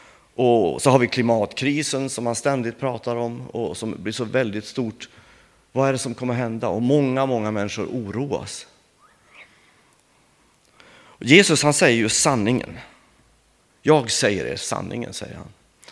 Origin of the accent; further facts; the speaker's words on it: Örnsköldsvik, Västernorrland County, Sweden; accent: Norrland; also born or lived in Burträsk; Ja, ni får väl ursäkta min dialekt. Jag är ju norrlänning. Jag uppväxte i Örnsköldsvik och med en pappa som var från Nätrahållet. Och sen flyttade jag till Burträsk då 86 eller något sånt